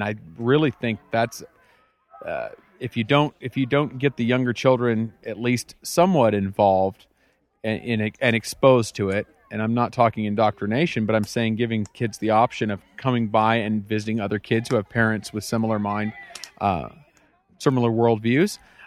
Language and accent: English; Rancho Cordova, California, United States; I'm from Rancho Cordova, California. That's near Sacramento.